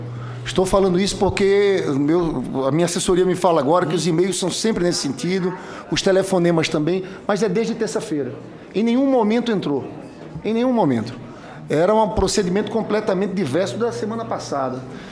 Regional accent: Paraíba, Brazil; eu também como paraibano

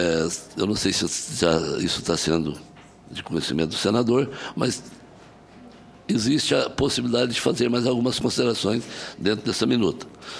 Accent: Minas Gerais, Brazil; Nós que nascemos ali na Serra da Canastra, nós que somos filhos, netos e bisnetos de canastreiros

